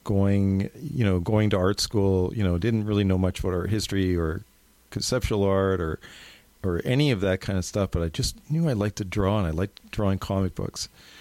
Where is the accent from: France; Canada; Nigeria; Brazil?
Canada; Winnipeg, Manitoba; people ask me, where are you from? And I go, Winnipeg.